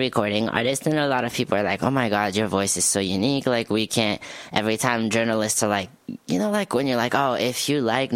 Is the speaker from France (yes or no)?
yes; France; English is a second language; if I say excuse my French, it works because I'm actually from France